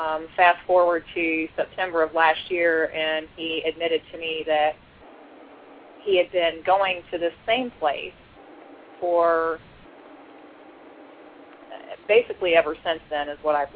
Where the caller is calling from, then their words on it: Florida, United States; I'm calling from Florida.